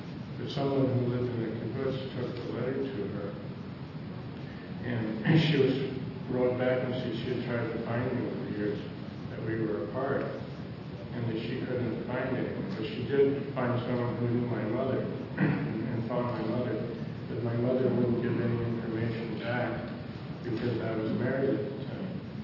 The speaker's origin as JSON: {"language": "English", "region": "Midwest", "country": "United States", "said": "I come from the Midwest, and I came back to the Midwest to visit my family"}